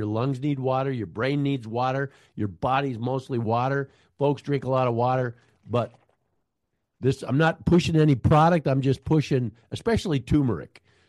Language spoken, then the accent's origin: English; David City, Nebraska, United States; he's from a small town about the size of my hometown, David City, Nebraska.